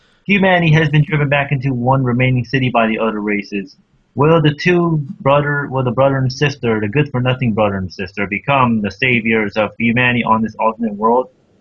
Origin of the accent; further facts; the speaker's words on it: United States; I'm American too.